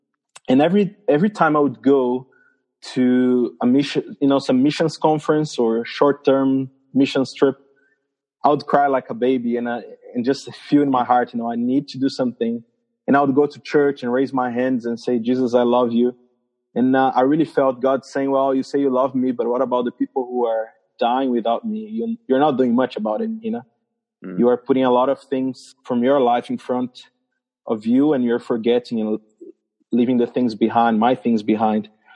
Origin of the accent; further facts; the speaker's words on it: Mauá, São Paulo, Brazil; I'm from Brazil. I'm from this place called São Paulo. It's actually a small, well, it's not small for Europe, but it's in Brazil. It's a small town called Mauá, of 500,000 people.